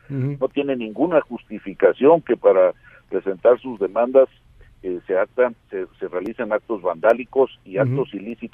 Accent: Mexico; Yo soy mexicano y conozco la temática.

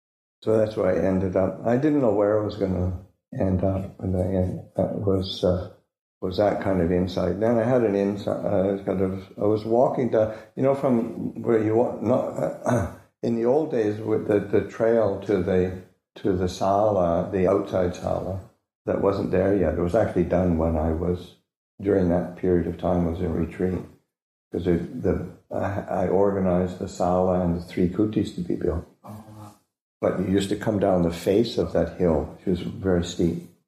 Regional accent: Canada; born or raised there

